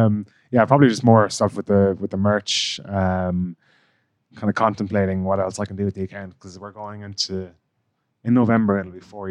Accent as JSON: {"language": "English", "country": "Ireland", "said": "I don't like solely go to Irish pubs because I'm Irish"}